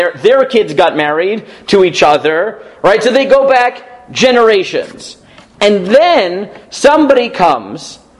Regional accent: New York, United States; I'm not me, I'm from New York, right? In New York, this is not true, but okay.

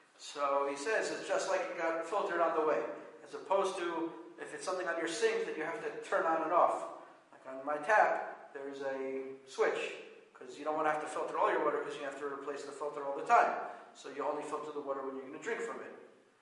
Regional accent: New York City, New York, United States; like in my hometown of New York City.

